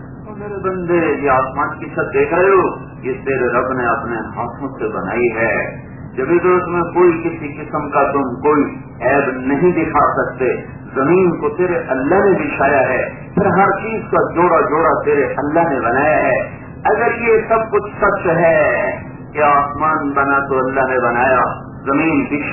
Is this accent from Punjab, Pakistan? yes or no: yes; Multan, Punjab, Pakistan; born there; میں نے کب کہا تھا میں پاکستان میں ضلع ملتان میں پیدا ہو جاؤں, میں نے کب کہا تھا کہ میں پنجابی گھر میں پیدا ہو جاؤں